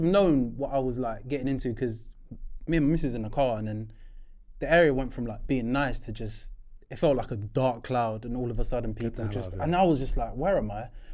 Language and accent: English; Kenya; I'll tell man I'm from Kenya, bro.